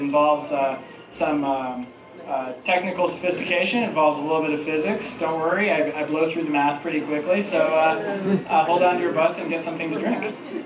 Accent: Ann Arbor, Michigan, United States; played in Pioneer High School Band because I grew up here in Ann Arbor.

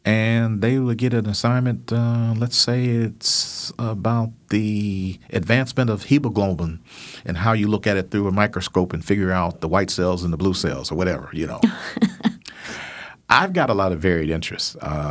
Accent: Ann Arbor, Michigan, United States; I'm being from Ann Arbor. I knew the town. I knew the city.

